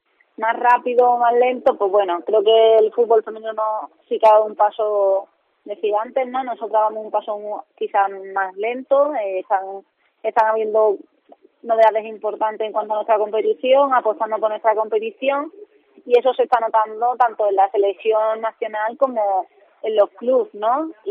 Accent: Cadiz, Andalusia, Spain; yo como ciudadana gaditana me tienen ahí para lo que quiera

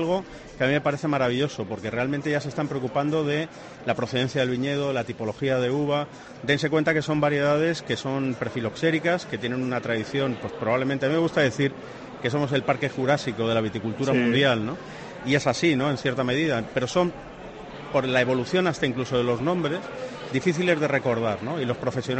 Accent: Las Palmas de Gran Canaria, Canary Islands, Spain; venimos de Gran Canaria, de Las Palmas.

